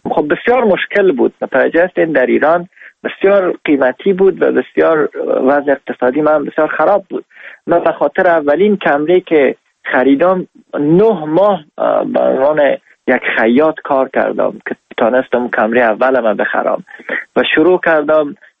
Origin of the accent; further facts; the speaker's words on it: Afghanistan; also born or lived in Iran; خوشحال هستم از اینکه من افغان هستم